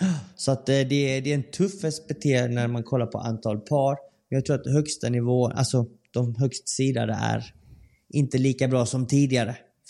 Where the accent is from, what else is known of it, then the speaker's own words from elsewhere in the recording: Sweden; Så vi är tre svenskar totalt som kommer in då i de första Premier Padel-tävlingarna.